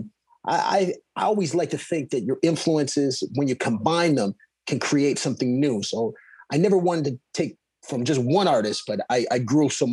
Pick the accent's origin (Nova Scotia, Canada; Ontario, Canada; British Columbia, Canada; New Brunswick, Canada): Ontario, Canada; Sarnia; because I grew up around in Sarnia, Ontario, which is near Detroit.